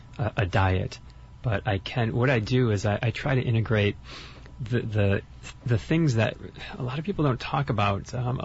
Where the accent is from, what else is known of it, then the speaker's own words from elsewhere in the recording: Detroit, Michigan, United States; moved away as an adult; I'm a transplant from Metro Detroit. And before I left, I told my parents